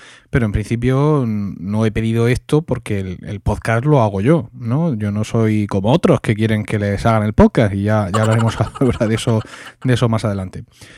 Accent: Santander, Cantabria, Spain; now in Vitoria, Spain; 41 años, tot de switcher y vivo en Vitoria por motivos de trabajo, pero soy de Santander, esa tierra verde y azul entre Asturias y País Vasco que nunca nombran los hombres del tiempo.

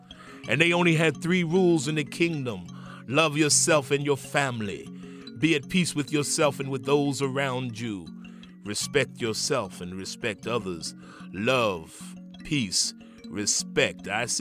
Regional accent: Greenburgh, New York, United States; now in Alexandria, United States; Greenberg, New York.

